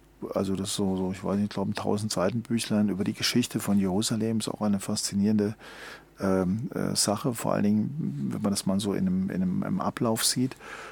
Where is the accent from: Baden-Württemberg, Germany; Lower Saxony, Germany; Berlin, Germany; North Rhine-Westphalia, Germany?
Baden-Württemberg, Germany; Heidelberg; ich komme wie gesagt aus Heidelberg